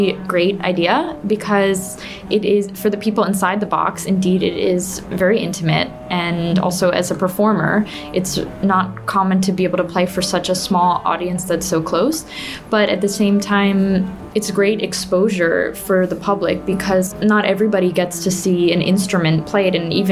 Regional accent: Philadelphia, Pennsylvania, United States; I am a cellist and I come from Philadelphia in the US.

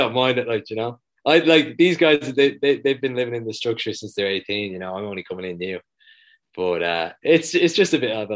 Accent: Dublin, Leinster, Ireland; I am from Dublin. It's my home. Like, I'm born and bred at Dub.

